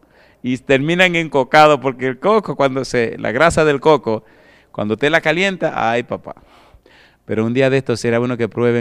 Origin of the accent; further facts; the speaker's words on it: Dominican Republic; En mi país, cuando un dominicano no come arroz, siente que no ha comido.